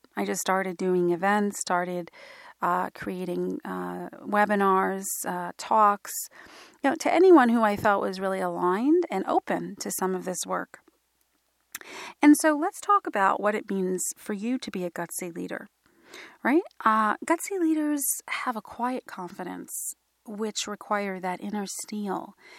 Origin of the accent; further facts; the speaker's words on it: New York City, New York, United States; So I grew up on Wall Street. I went to college in the downtown New York City area and landed in financial services.